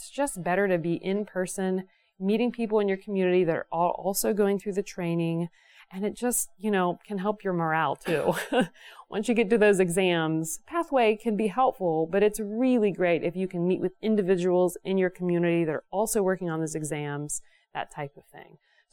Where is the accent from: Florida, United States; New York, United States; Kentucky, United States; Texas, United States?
Kentucky, United States; Louisville; I'm from Louisville, Kentucky, so a lot smaller.